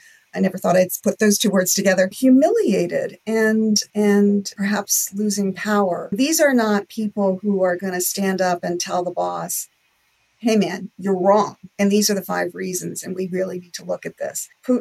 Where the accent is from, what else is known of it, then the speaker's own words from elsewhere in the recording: United States; I mean, that is a really good question because, of course, I'm an American.